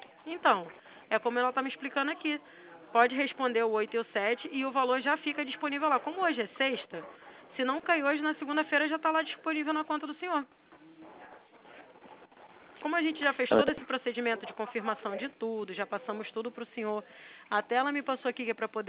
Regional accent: Santo André, São Paulo, Brazil; sou do Santo André

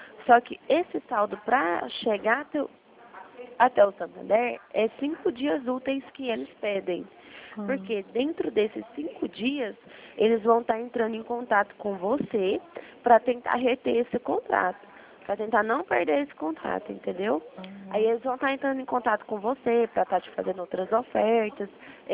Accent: Goiânia, Goiás, Brazil; Não, eu sou aqui de Goiânia. Eu atendo aqui no escritório de Goiânia.

